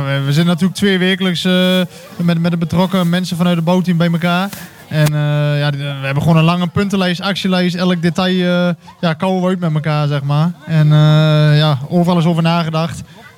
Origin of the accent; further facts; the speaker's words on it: Lichtenvoorde, Gelderland, Netherlands; ik kom zelf dan uit Lichtenvoorde. Daar hebben we niet zo'n mooi plein.